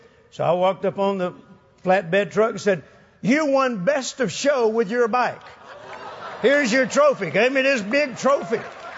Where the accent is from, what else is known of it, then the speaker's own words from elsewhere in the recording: Fort Worth, Texas, United States; "Now, where are you from?" I said, "Fort Worth, Texas."